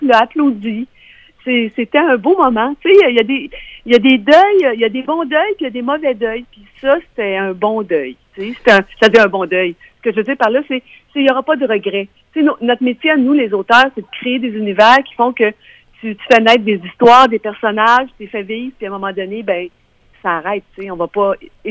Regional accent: Saint-André, Quebec, Canada; En fait, je suis née à l'hôpital d'Alma, mais ma famille vient de Saint-André. Je suis native de Saint-André, du lac Saint-Jean. Oui, bon. Entre Desbiens puis Chambord, là, dans les terres.

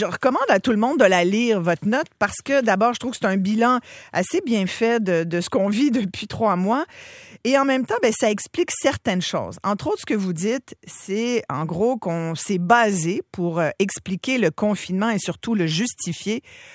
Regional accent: Quebec, Canada; Chez nous au Québec

